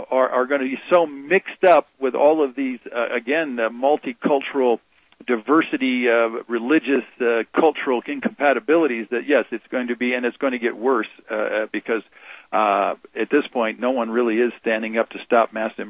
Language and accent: English; United States; Now, I'm an American. I don't care. I cannot be called a hyphenated American.